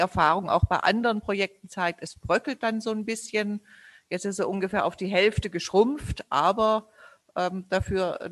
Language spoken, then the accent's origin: German; Stuttgart, Baden-Württemberg, Germany; born there; eigentlich gebürtige Stuttgarterin, lebe jetzt selber außerhalb von Stuttgart.